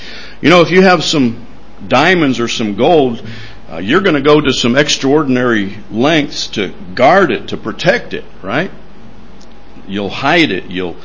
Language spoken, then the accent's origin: English; United States; I don't have any regrets growing up in America. I'm not ashamed to call myself an American.